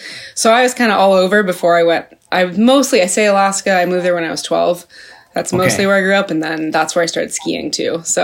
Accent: Australia; born there; So I was born in Australia. Yeah. My mom is originally from Australia. My whole family lives there.

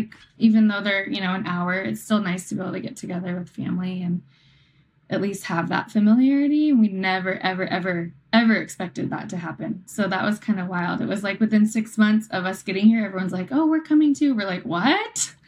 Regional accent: California, United States; because I'm from California, so a lot of my audience is from California

